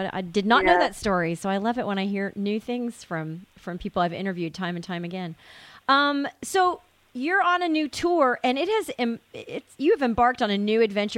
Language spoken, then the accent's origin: English; Tennessee, United States; I'm from East Tennessee, and I remember hearing you both in about 87 or 88.